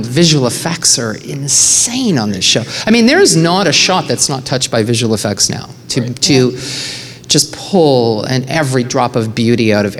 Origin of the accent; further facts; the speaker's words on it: Canada; I'm Canadian.